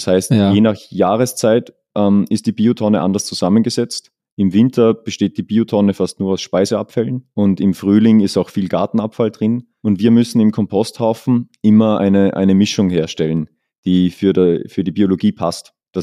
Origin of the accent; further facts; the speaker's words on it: Austria; bei uns in Österreich.